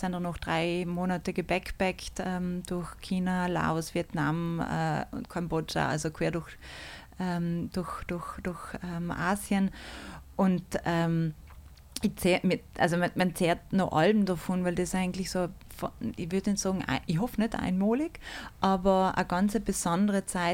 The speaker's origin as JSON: {"language": "German", "region": "South Tyrol", "country": "Italy", "said": "Ich glaube, das hat man als Südtiroler ein bisschen einen Drang zu verstehen, warum ist das jetzt genau da so."}